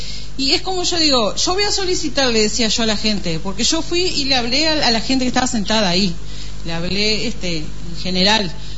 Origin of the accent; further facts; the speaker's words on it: Salto, Uruguay; Digo, mirá, yo soy de Salto, bueno, pasa esto y esto.